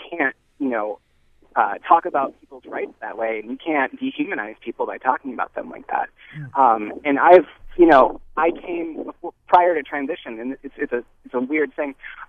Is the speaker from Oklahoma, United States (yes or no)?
no; Rochester, New York, United States; now in Buffalo, United States; Yeah, I'm up from Rochester, New York. Well, from Buffalo. I go to University of Buffalo.